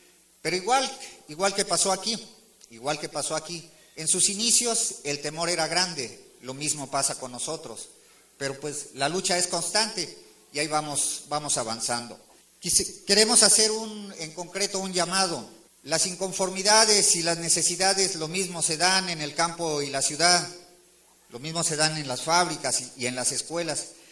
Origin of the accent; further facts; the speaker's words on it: Mexico; No somos mexicanos de segunda